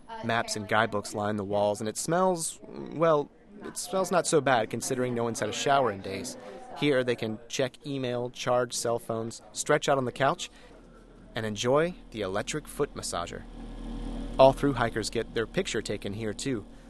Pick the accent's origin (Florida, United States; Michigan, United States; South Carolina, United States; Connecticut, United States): South Carolina, United States; We grew up together in South Carolina.